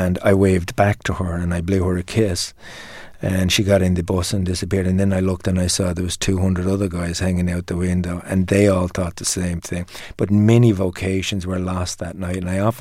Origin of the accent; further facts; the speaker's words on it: Dublin, Leinster, Ireland; It was a working-class family in Dublin, and my father was a laborer, and he had to work really, really hard.